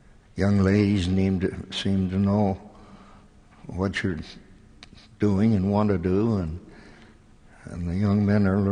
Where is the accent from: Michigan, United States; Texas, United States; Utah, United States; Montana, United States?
Utah, United States; Cottonwood; When I was growing up in the Cottonwood area of Salt Lake County, it was a rural part of the valley.